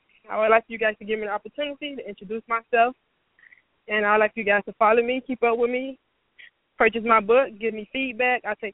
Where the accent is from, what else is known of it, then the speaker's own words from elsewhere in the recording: Miami, Florida, United States; I'm from Miami, Florida.